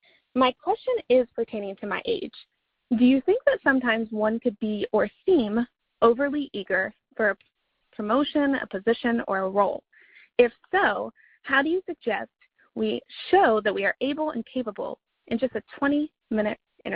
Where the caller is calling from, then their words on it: Ohio, United States; Hi, Barbara. … I'm calling from Ohio.